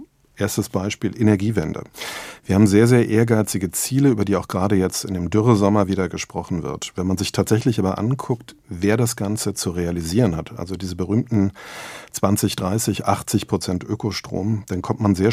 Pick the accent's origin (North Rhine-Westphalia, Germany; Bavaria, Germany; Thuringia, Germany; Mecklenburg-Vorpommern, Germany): Mecklenburg-Vorpommern, Germany; Rostock; born there; Ich bin 1974 in Rostock geboren, aber meine Eltern haben wie viele andere damals sich Ende der 70er Jahre eine Datsche in Mecklenburg auf dem Land zugelegt.